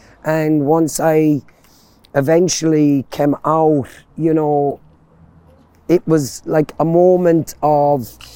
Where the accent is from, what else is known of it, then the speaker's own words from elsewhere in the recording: Ireland; It just felt like, if I wear this jersey, nobody can tell me I'm not Irish.